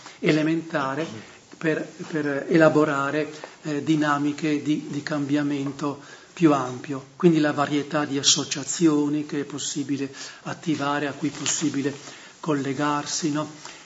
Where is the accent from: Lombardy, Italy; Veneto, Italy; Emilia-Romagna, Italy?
Veneto, Italy; Verona; è di origine veronese, da dove sono io